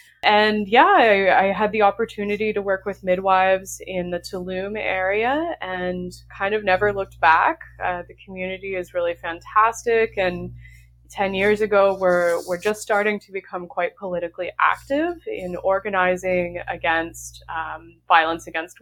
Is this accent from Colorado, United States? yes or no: no; Texas, United States; now in Canada; So I'm originally from Texas and now I'm studying in Canada